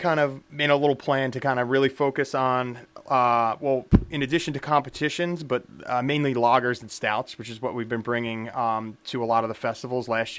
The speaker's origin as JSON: {"language": "English", "region": "New Jersey", "country": "United States", "tie": "born or raised there", "said": "taking first place at the New Jersey State Homebrew Fair, so our neighboring state. That's actually my home state."}